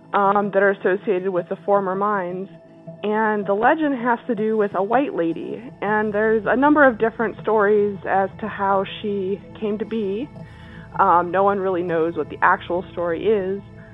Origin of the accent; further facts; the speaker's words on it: Utah, United States; I grew up in Utah, central Utah, near a town called Helper.